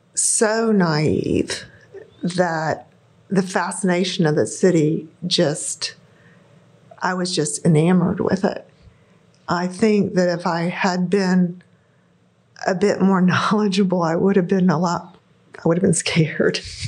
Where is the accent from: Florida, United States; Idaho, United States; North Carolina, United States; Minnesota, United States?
Florida, United States; Pensacola; So I was born and raised in Pensacola, and I had never lived anywhere else. I'd only been out of the South once at that point